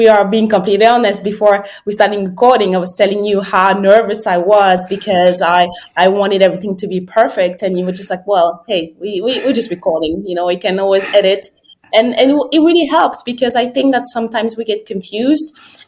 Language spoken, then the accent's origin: English; France; because I grew up in France